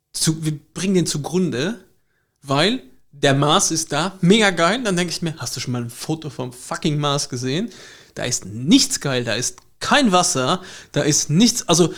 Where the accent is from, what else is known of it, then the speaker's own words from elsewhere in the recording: East Germany, Germany; Wir sind auch aus dem Osten.